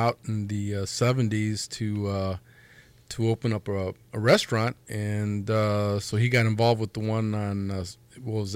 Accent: East Chicago, Indiana, United States; Well, I grew up in East Chicago, Indiana, and was one of seven kids. And my parents, they basically immigrated here from Mexico back in the 50s.

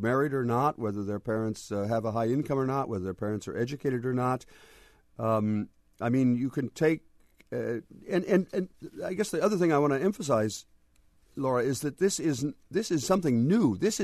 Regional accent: Port Clinton, Ohio, United States; when I was growing up in Port Clinton and my parents talked about doing things for our kids

